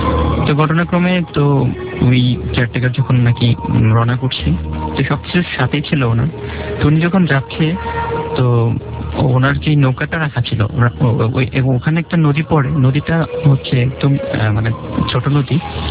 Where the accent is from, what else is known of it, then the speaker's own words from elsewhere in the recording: Dhaka, Dhaka Division, Bangladesh; আমি এসেছি পুরান ঢাকা থেকে।